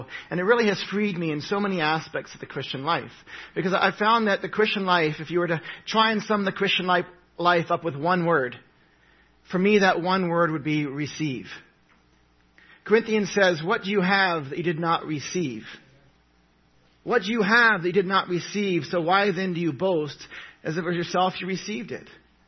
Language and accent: English; Papua New Guinea; also born or lived in England / Australia; I'm from England. I'm British. I was born in Australia. By birth, I'm Australian. I grew up in Papua New Guinea with people who used to be cannibals.